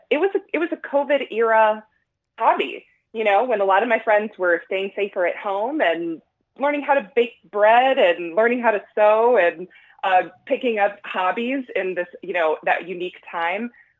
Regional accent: Indiana, United States; also born or lived in Minnesota; I grew up in northern Indiana, but okay. I went to school in Minnesota. I went to school in Mankato.

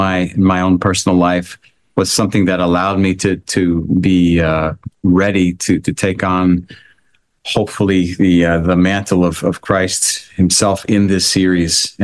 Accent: Australia; accent: Australian

